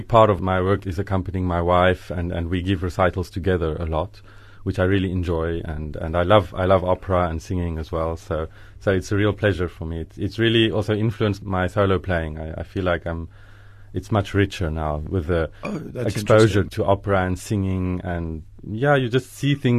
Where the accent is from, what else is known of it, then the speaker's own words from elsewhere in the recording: South Africa; English is a second language; moved away; also born or lived in Italy / Germany; People did not realize that I came from South Africa.